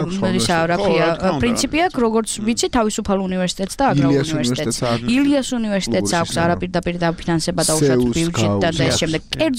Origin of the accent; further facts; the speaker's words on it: Kutaisi, Imereti, Georgia; ქუთაისის უნივერსიტეტში მსგავსი დიდი პრობლემა, მე თვითონ წარმოშობით იქიდან ვარ